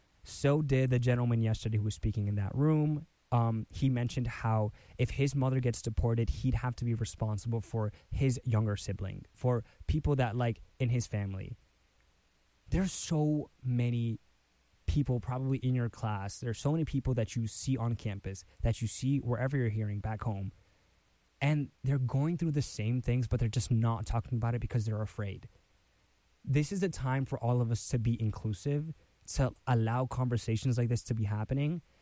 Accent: United States; born there; And although I was born in the States, my parents had to come to the United States.

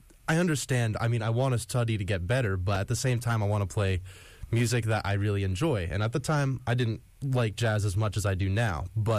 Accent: New Paltz, New York, United States; I'm from New Paltz, New York.

